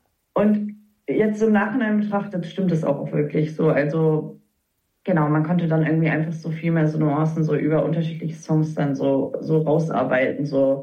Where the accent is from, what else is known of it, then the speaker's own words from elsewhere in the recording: West Coast, United States; weil ich komme aus der Westküste von den USA so und ich bin da auch so viel mit so Musik aus den 90ern aufgewachsen